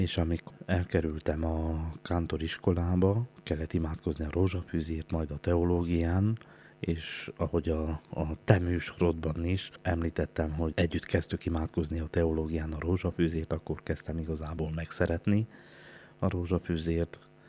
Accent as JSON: {"language": "Hungarian", "town": "Sepsibükszád", "region": "Covasna", "country": "Romania", "tie": "born or raised there", "also_born_or_lived": "Miercurea Ciuc", "said": "1977. április 4-én születtem Csíkszeredában, a harmadik fiúként, édesanyám szerint talán a legcsintalanabb is, és 3,5 év után elváltak a szülők, így kerültem Sepsibükszándra az édesapám felőli nagyszülőkhöz."}